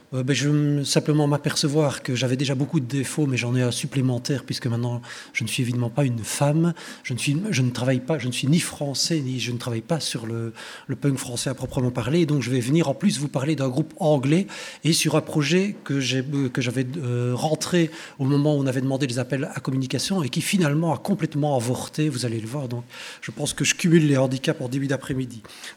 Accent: Belgium; défaut supplémentaire, je suis belge, je dis 78 au lieu de dire

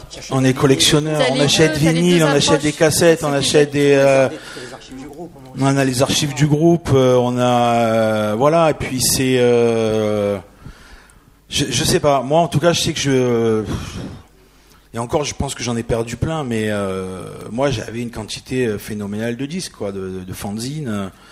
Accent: Marseille, Provence-Alpes-Côte d'Azur, France; on se disait tous en fait on est marseillais avant tout et après il y a le reste de la France et ce qui est toujours le cas pour la plupart, enfin en tout cas pour moi

